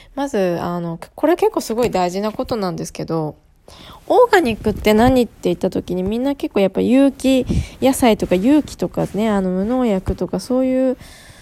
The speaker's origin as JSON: {"language": "Japanese", "region": "Hokkaido", "country": "Japan", "lives_now": "Tokyo, Japan", "said": "私北海道出身なんで、クモとかスズメバチとかですね、そういう結構、虫には慣れてきた方のタイプではあると思うんですけど"}